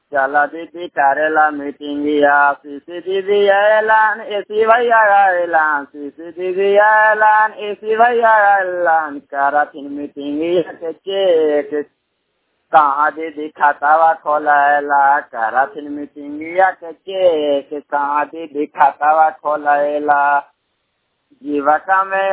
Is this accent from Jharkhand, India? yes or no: no; Suseta, Bihar, India; Block परामा panchayat सुसेता गांव के निवासी हूँ।